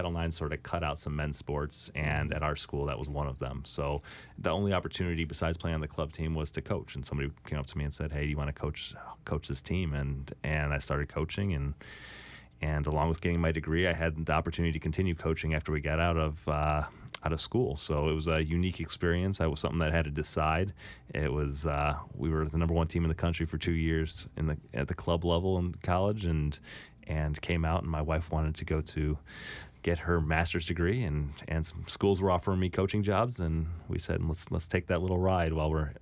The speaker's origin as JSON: {"language": "English", "town": "Schaumburg", "region": "Illinois", "country": "United States", "tie": "born or raised there", "said": "I grew up a couple miles away from Kayla outside of Chicago. I grew up in Schaumburg, a little more diverse area, but still relatively close. And I grew up there, had a great upbringing"}